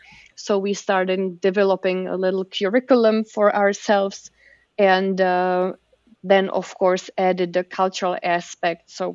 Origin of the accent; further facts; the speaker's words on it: Trutnov, Hradec Králové Region, Czechia; English is a second language; I am from Trutnov, which is a small town in northern Bohemia.